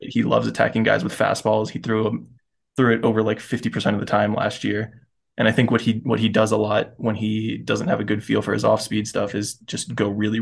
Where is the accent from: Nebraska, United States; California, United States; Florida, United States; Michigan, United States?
Florida, United States; I grew up in Florida, so closest team was the Rays. I'm a Rays fan.